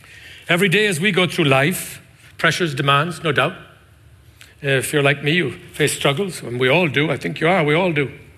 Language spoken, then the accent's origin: English; United States; I'm an American, remember?